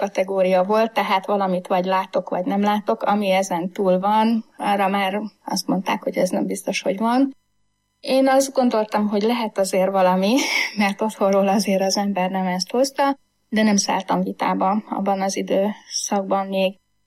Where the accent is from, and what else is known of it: Heves, Hungary; born there